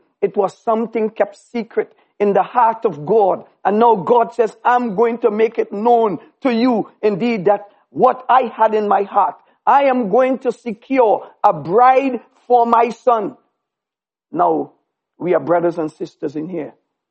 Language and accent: English; Trinidad & Tobago; born there; I was born in Trinidad.